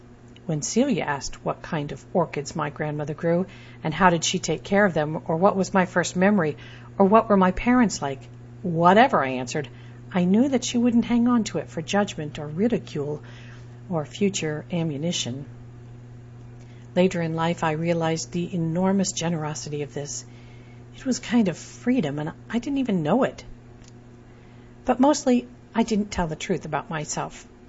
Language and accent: English; Midwest, United States; Growing up in the Midwest in a refugee family that had left Vietnam at the end of the war, too much of my sense of self was shaped around observations of how other people behaved.